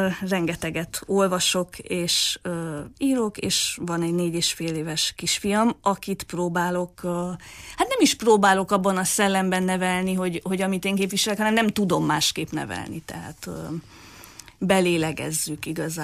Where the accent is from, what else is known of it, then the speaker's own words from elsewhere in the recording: Târgu Mureș, Mureș County, Romania; Marosvásárhelyen születtem, 90-ben, és hát mondhatni, hogy tőzsgyökeres vásárhelyi vagyok. Itt végeztem az iskoláimat, középiskolában az Unirába jártam